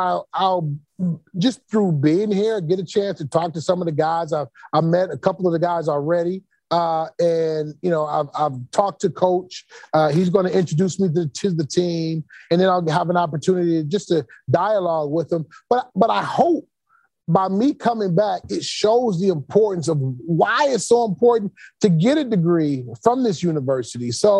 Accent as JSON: {"language": "English", "town": "Detroit", "region": "Michigan", "country": "United States", "tie": "born or raised there", "said": "I was coming back to Detroit where I was from."}